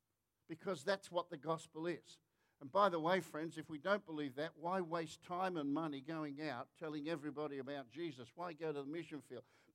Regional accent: Australia; And I said, "I'm an Australian."

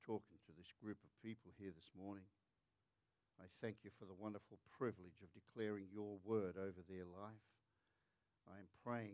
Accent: Australia; And I said, "I'm an Australian."

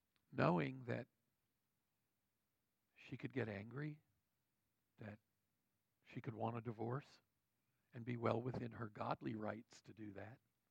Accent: Lexington, Kentucky, United States; a ministry that was based in my hometown of Lexington.

